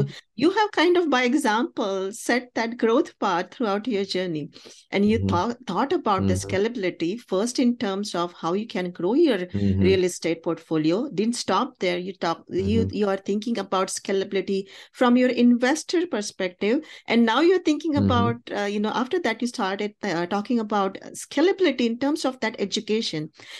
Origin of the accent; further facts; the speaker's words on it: India; English is a second language; now in United States; Because I come from India